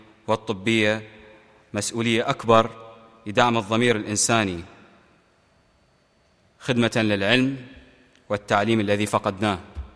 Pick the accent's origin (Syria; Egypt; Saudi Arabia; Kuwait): Syria; moved away; جئت من بلدي سوريا الجريحة، أحمل همها وألمها وآهاتها